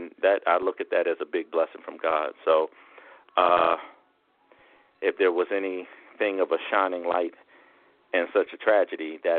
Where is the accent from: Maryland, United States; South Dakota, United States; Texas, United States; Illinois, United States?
Maryland, United States; Waldorf; I'm from Waldorf, Maryland.